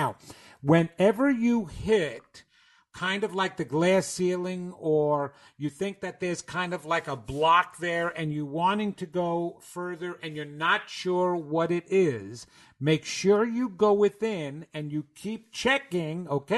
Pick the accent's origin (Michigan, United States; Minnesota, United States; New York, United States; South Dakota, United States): New York, United States; accent: New York; listen to me, my New York accent just came in.